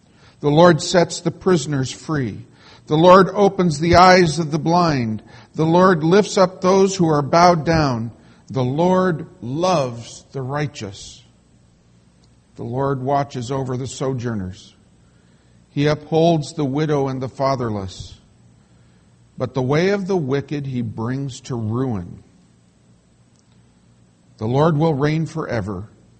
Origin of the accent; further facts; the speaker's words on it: Los Angeles, California, United States; Actually, I grew up in Los Angeles, and cold weather to us was like 60 degrees, so we're in good stead.